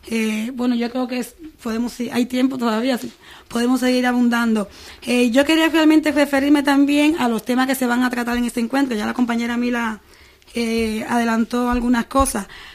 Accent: Cuba; como todos cubanos, siempre que hay algún tipo de evento no puede faltar la fiesta

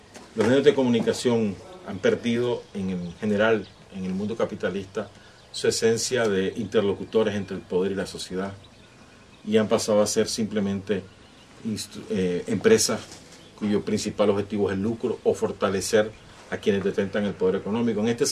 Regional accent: Nicaragua; No somos nosotros los nicaragüenses los que le decimos al mundo lo que ocurre en Nicaragua.

